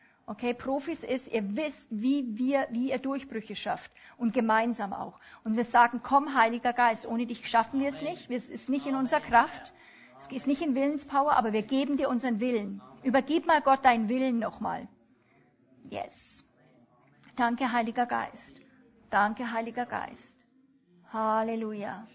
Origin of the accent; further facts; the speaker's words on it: Germany; now in Switzerland; Vater, wir brauchen es als Deutsche, aber hier in der Schweiz auch.